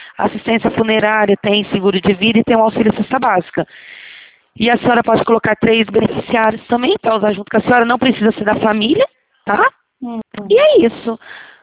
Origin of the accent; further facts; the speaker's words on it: Londrina, Paraná, Brazil; Eu sou de Londrina, Paraná. A nossa associação fica aqui.